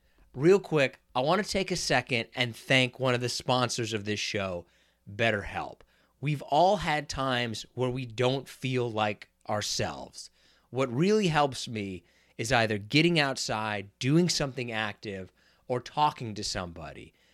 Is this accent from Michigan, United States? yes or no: no; Kansas, United States; I'm from Kansas, and it was actually a thing that you would have people